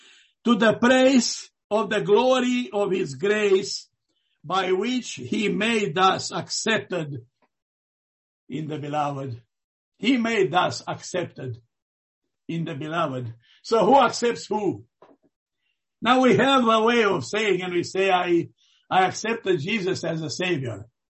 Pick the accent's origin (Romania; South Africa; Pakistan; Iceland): Romania; moved away; Like when I came from Romania, I was so afraid of these doctrines